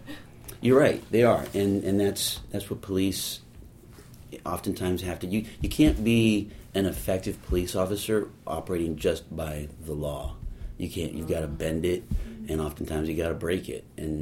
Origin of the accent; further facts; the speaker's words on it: Culver City, California, United States; I'm from Culver City.